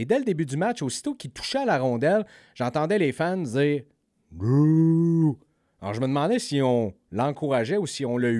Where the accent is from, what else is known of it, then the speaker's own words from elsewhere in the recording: Montreal, Quebec, Canada; Écoutez, moi, je viens de Montréal, puis on se fait dire qu'on est des die-hard hockey fans.